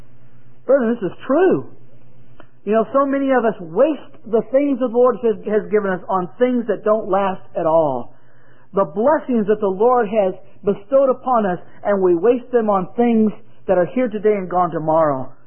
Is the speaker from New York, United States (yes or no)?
no; Missouri, United States; I'm not from down south. I'm from Missouri, but that's fine. We drank iced tea in Missouri, too.